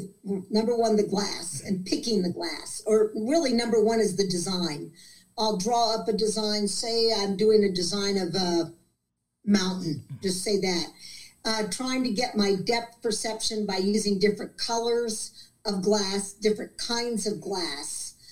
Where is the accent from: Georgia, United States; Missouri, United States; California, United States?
Missouri, United States; Kansas City; I am originally from Kansas City.